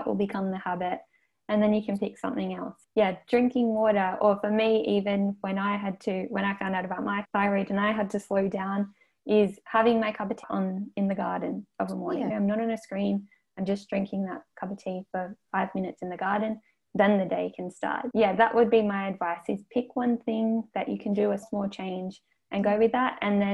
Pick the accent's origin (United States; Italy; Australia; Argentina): Australia; Sydney, New South Wales; now in Adelaide, Australia; So I'm actually from Sydney originally, and I've lived in Adelaide for 6 years now